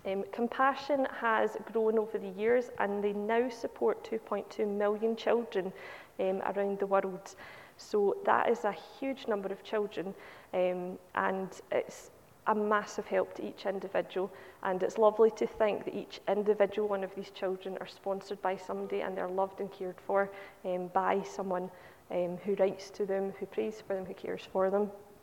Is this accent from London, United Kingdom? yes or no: no; Greenock, Scotland, United Kingdom; now in Cumbernauld, United Kingdom; I do live in Cumbernauld. I'm originally from Greenock, however.